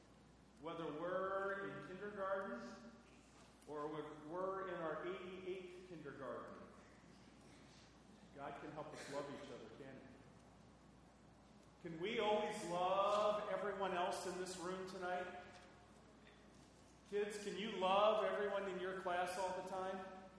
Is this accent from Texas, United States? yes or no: no; Philadelphia, Pennsylvania, United States; Okay, I'm from Philadelphia. That's what it is.